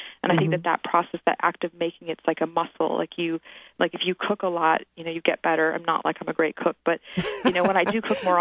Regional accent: Portland, Oregon, United States; now in New York City, United States; It's not my hometown, per se, because I grew up in Oregon, in Portland, not so far from Seattle.

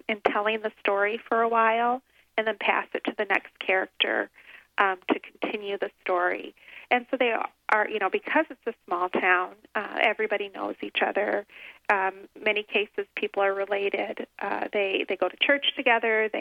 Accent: South Dakota, United States; born there; I was born in South Dakota when I was quite young.

